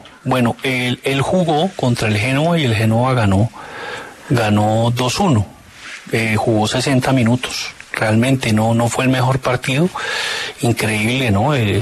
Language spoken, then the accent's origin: Spanish; Colombia; Porque somos colombianos